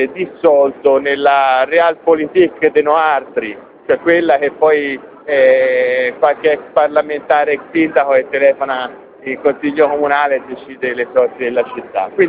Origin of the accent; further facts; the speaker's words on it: Siena, Tuscany, Italy; Quindi noi siamo di Siena